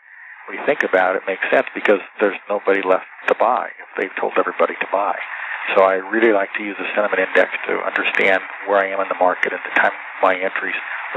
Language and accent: English; Montana, United States; Yeah, my home state of Montana, Bob, I ran for the United States Senate twice